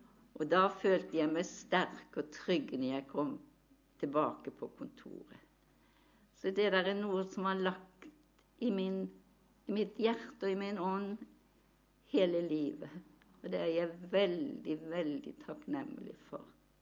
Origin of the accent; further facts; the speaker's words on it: Bergen, Vestland, Norway; moved away; Som dere hører, så er ikke jeg østlending. Jeg kommer fra Bergen.